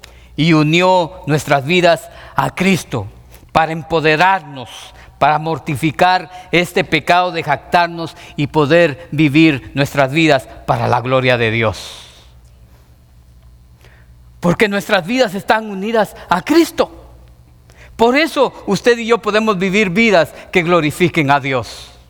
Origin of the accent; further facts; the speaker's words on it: Guatemala; como centroamericano, como chapín, como guatemalteco